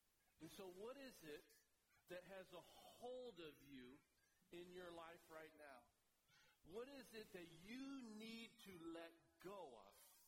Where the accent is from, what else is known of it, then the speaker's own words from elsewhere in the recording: Michigan, United States; I pretended that I was Isaiah Thomas growing up in Michigan.